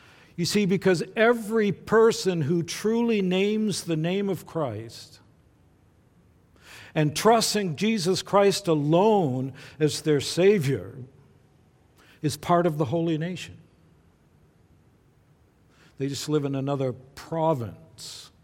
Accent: Groton, Vermont, United States; also born or lived in New Hampshire; I was born in New Hampshire, just across the Connecticut River from the village where I grew up in Vermont. By the way, my dad and mom never left the village of Groton, Vermont.

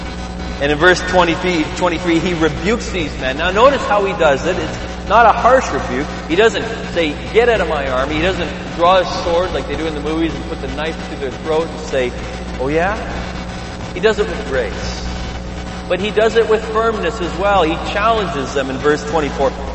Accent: Canada; sometimes I think that as Canadian Christians, we actually believe that these chairs

